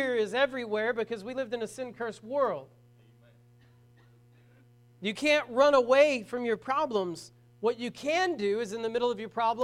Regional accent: Braggs, Oklahoma, United States; also born or lived in Muskogee / Vian; It's funny, because I grew up in Braggs, and there were a lot of people in Braggs that thought if they could just get out of Braggs, life would be better.

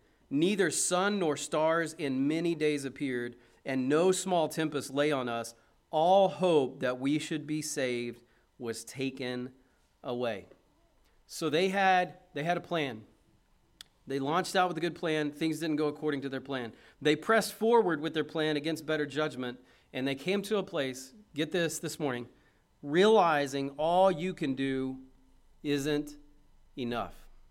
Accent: Oklahoma, United States; I'm from Oklahoma. I don't know much about nor'easters

